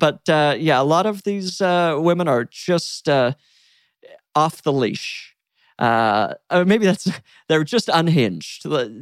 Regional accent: Salt Lake City, Utah, United States; I've recently gotten to the Real Housewives of Salt Lake City, but largely because I'm from Salt Lake City, so that was just appealing.

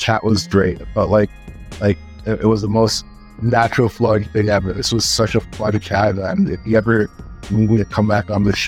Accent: Canada; being Canadian

